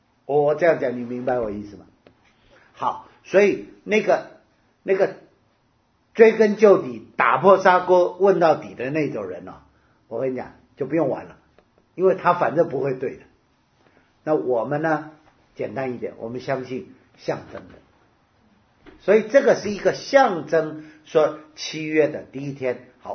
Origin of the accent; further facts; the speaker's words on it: Taiwan; 我们台湾人说闰月